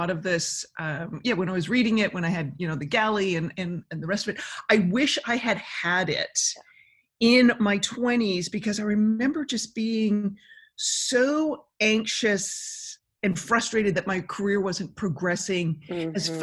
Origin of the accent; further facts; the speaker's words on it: Canada; So being Canadian